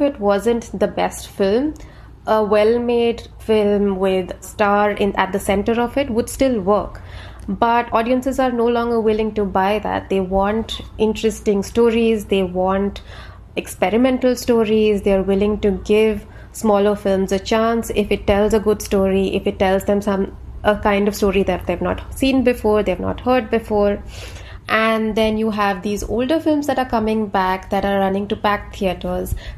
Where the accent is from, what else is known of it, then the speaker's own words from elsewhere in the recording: Kochi, Kerala, India; I was watching it in my hometown, Kochi, in Kerala.